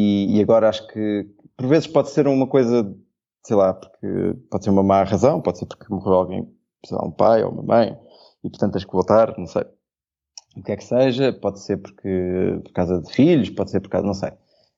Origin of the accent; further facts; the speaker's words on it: Lisbon, Portugal; born there; accent: Lisbon; uma pessoa como eu, que teve a sorte de nascer em Lisboa, ter este sotaque assim meio afetado que tu estás a ver, que é um sotaque de quem nasceu numa zona muito privilegiada de Lisboa